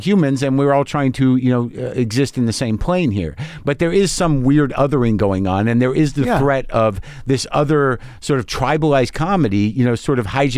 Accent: New Mexico, United States; Yeah, I grew up in New Mexico. A lot of guns around. My dad had guns.

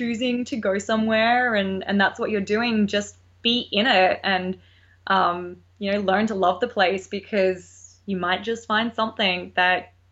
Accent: Australia; accent: Australian; now in United States; Yeah, I definitely miss the weather in Australia.

